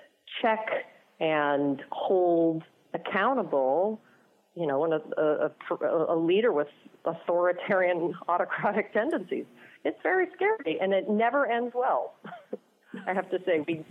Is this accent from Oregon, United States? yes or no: yes; Oregon, United States; I grew up in Southern Oregon. It's a very healthy mix of Republicans and Democrats.